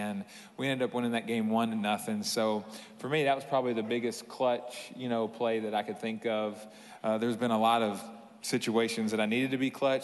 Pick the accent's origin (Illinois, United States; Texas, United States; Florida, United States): Texas, United States; Houston; And I took a contract, you know, from Houston to come home. It was my hometown.